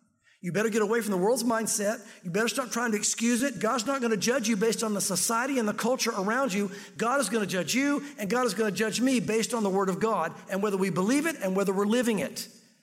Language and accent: English; the South, United States